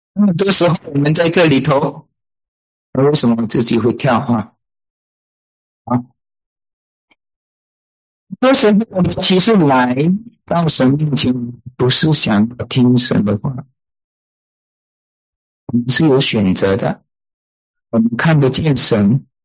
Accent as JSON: {"language": "Chinese", "country": "Malaysia", "accent": "Malaysian Mandarin", "said": "我的是马来西亚的国语啊，马来西亚的这个华语啊，这有时候拼不出来的啊。"}